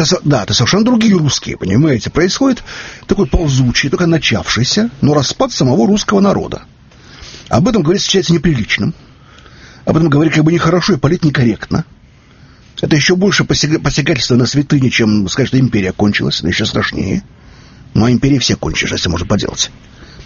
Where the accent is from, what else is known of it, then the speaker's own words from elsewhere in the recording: Siberia, Russia; moved away; Одна из причин, почему я сбежал из Сибири